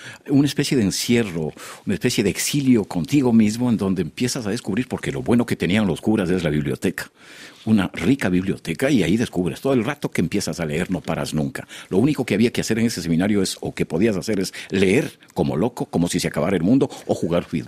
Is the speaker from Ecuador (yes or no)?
yes; Chambo, Chimborazo, Ecuador; en el pueblo este de Chambo, donde yo nací, que es el mundo rural de la provincia de Chimborazo, al pie del volcán